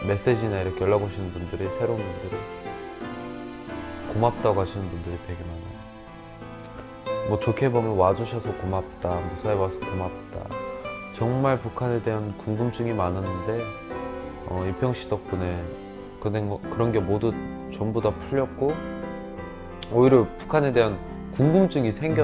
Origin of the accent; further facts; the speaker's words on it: North Korea; now in South Korea; 저는 그냥 고향이 북한인 똑같은 사람이에요.